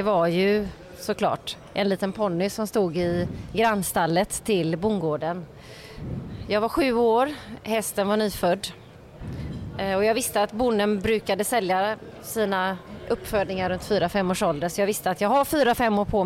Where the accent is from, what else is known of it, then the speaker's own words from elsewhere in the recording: Partille, Västra Götaland County, Sweden; Jag kommer från Kohögen, alltså Kohög i Partille. Mm. Har faktiskt bokstavligen vuxit upp med kossorna.